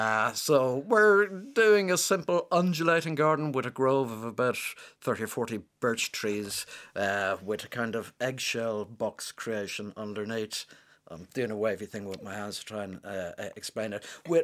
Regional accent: Dublin, County Dublin, Ireland; I grew up in Rathfarnham in Dublin in the kind of grey 70s and 80s

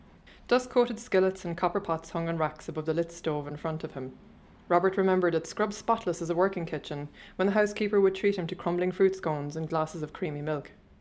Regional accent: Tralee, Munster, Ireland; now in Galway, Ireland; I'm originally from Tralee, County Kerry, but I've been in Galway now for the last couple of years.

